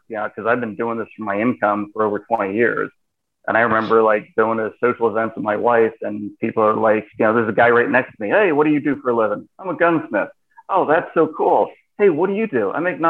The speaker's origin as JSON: {"language": "English", "town": "Towanda", "region": "Pennsylvania", "country": "United States", "tie": "born or raised there", "said": "I grew up in Towanda. I grew up like 10 miles outside of Towanda or something like that."}